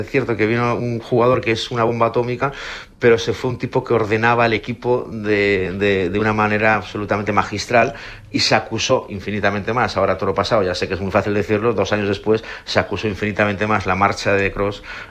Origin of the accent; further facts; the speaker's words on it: Galicia, Spain; es verdad que soy gallego y por lo tanto me alegré un montón